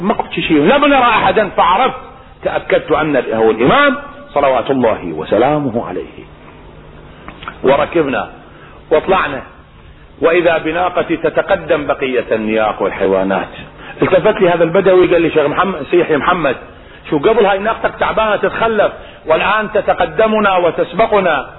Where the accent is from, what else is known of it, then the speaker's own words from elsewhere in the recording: Najaf, Najaf Governorate, Iraq; الشاب شبهته بشاب كان عندنا في النجف